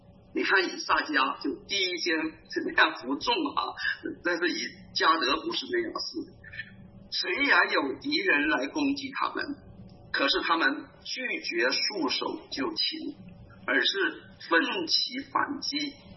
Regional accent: China; 我们从大陆来的，

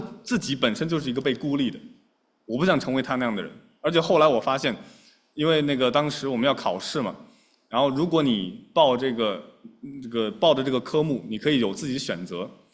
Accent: China; moved away; 我当时从中国过来的时候带了一批书

